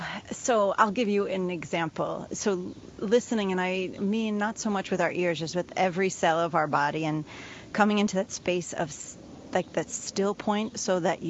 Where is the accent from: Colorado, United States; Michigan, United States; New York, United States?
New York, United States; Queens; it was growing up in Queens, when I finally was, you know, my family would take us camping or to these farms in Pennsylvania during the summer.